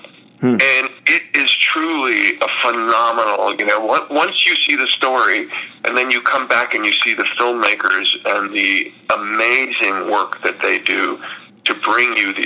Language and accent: English; California, United States; I know I grew up on the True Life Adventures as a kid, seeing them on, you know, Sunday evening on Wonderful World of Disney, and I was living in the suburbs of Los Angeles, not much connection with nature